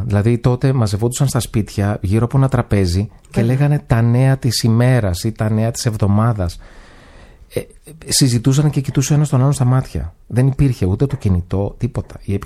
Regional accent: Thessaly, Greece; Είναι η πρώτη φορά που δεν έγραψα κάτι για το χωριό μου.

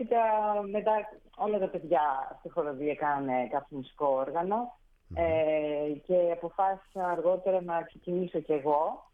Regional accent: Chania, Crete, Greece; moved away; Γεννήθηκα στα Χανιά, μεγάλωσα. Mm-hmm. Βέβαια, η μητέρα μου είναι από την Κατερίνη, οπότε έχω ρίζες και από πιο βόρεια. Mm. Αλλά στην Κρήτη μεγάλωσα

